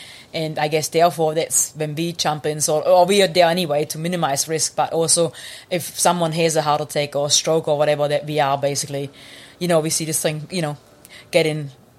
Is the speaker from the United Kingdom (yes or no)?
no; Germany; English is a second language; I grew up in Germany